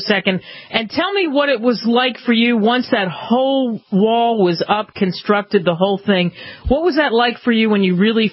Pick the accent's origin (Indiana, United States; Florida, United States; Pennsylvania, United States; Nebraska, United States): Pennsylvania, United States; Philadelphia; Some of what I've seen growing up in Philadelphia and taking trips to Washington